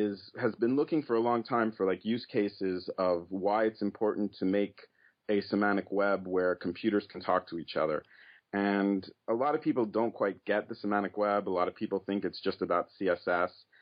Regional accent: Canada; It's like it was in all over Canada, but when I heard that my hometown had it, I'm like, wow, it's like, you know, people you grew up with would be reading the paper.

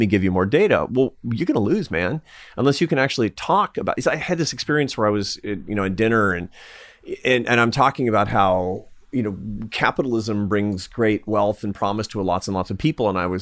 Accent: Seattle, Washington, United States; I'm from Seattle, man. I'm just a hippie in my heart.

